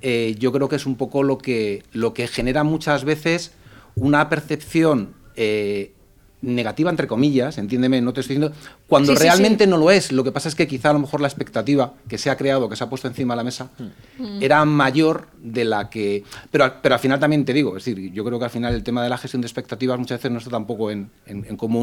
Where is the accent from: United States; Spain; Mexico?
Spain; Madrid, Community of Madrid; moved away as an adult; now in Valencia, Spain; Yo soy un madrileño que se vino a Valencia hace 6 años. Me considero valenciano de adopción.